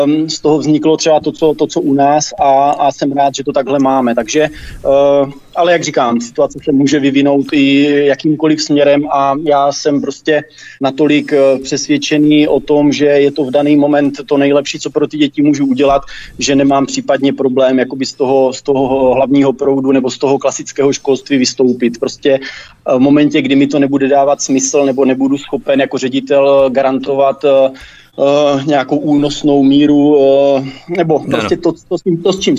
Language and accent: Czech; Troubky, Olomouc Region, Czechia; now in Tovačov, Czechia; Takhle, prostě já pocházím z Troubek, dnes bydlím tady vedle v Tovačově 5 kilometrů.